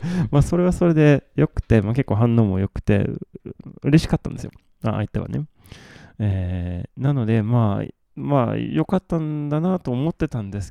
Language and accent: Japanese; Malmö, Skåne, Sweden; 私が生まれ育ったマルメにしかなかったのかもしれないですね